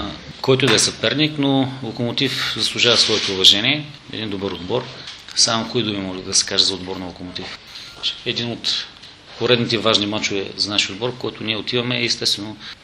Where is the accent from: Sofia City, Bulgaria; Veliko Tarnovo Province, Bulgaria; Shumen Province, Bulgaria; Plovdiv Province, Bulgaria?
Plovdiv Province, Bulgaria; Plovdiv; това е родния ми град и е нормално в родния ми град да се чувства